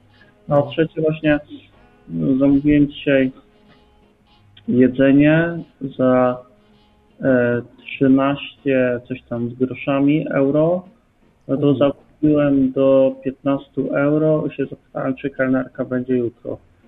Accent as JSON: {"language": "Polish", "town": "Poznań", "region": "Greater Poland Voivodeship", "country": "Poland", "lives_now": "Warsaw, Poland", "said": "Ja z Poznania przyjechałem, mówili, że jakimś słoikiem jestem"}